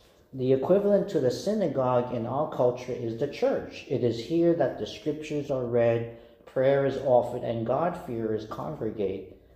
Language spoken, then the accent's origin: English; Livingston, New Jersey, United States; Back in May, in my hometown of Livingston, New Jersey.